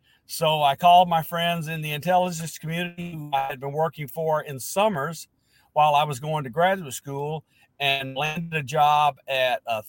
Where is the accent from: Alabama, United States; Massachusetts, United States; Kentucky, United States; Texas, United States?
Alabama, United States; also born or lived in Lebanon, Tennessee; I was born in Lebanon, Tennessee, raised in Alabama, went to school at Auburn University